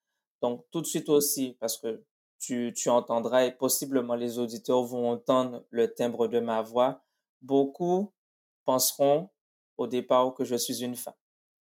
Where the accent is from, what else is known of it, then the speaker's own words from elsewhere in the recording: Guadeloupe; Donc, je suis originaire de l'île de la Guadeloupe. J'ai grandi au départ avec ma mère et ma grand-mère, du côté maternel.